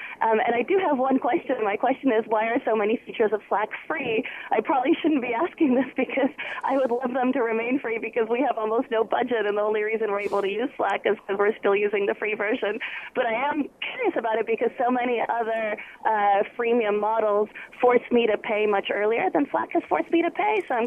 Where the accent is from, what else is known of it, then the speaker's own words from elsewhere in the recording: Berkeley, California, United States; although I'm in the Bay Area right now. I'm originally from Berkeley.